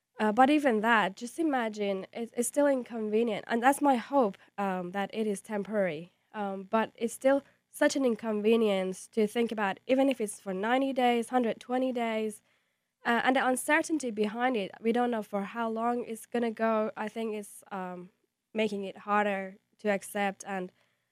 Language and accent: English; Iran; moved away as an adult; also born or lived in Malaysia / Australia; now in Columbia, United States; I'm from Iran. I was born there and grew up in Iran, but then I traveled to Malaysia. I lived in Australia, went to school there, worked there, and I arrived here last August